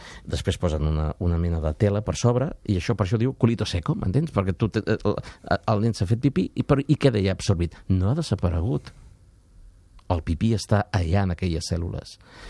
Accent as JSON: {"language": "Catalan", "region": "Catalonia", "country": "Spain", "tie": "born or raised there", "said": "La meva infància a les Gavarres va ser una infància molt feréstec, molt de niño rapaz, que diuen, no?"}